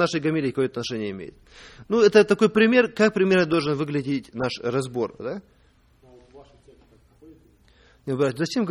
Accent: Moldova; first language ro; Russian is a second language; now in United States; хотя я, ну, мой родной язык молдавский, румынский язык, но иногда приходится поправлять коренных русских в таких грубых ошибках

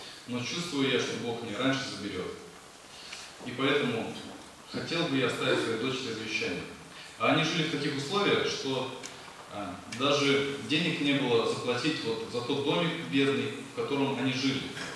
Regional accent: Kemerovo Oblast, Russia; я из Сибири, из Кемеровской области.

